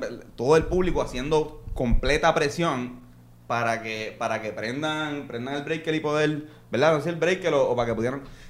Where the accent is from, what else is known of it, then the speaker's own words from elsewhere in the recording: Río Piedras, Puerto Rico; como somos de Río Piedra...